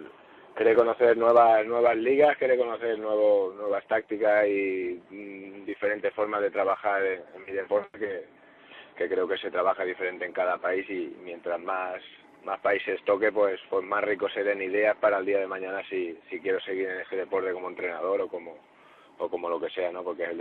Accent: Spain; Siempre la bandera siempre está presente porque somos españoles

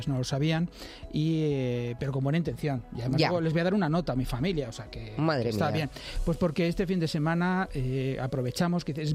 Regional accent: Spain; Pero como somos españoles, todo el mundo dijo, voy a hacer un poco más por si acaso.

